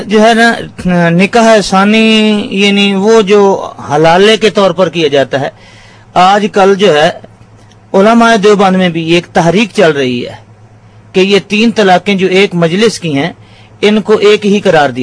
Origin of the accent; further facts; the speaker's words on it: Kabirwala, Punjab, Pakistan; ہمارا علاقہ جو ہے وہ کبیر والا ہے، ضلع خانے وال، پنجاب کے اندر ضلع خانے وال کبیر والا ہے